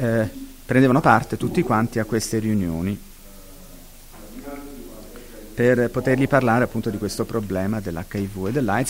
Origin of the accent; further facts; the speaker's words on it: Thailand; Italian is a second language; io provengo appunto dalla Thailandia